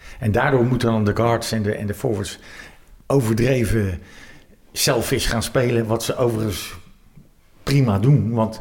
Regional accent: Netherlands; ik vond het wel mooi dat wij als Nederlanders, onze Nederlandse spelers maken 35 punten

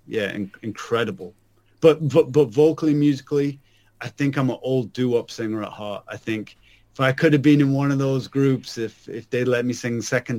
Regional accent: England, United Kingdom; also born or lived in Scotland; Okay, so my background is I was born in Scotland, so I consider myself a Scotsman, but I was raised in England.

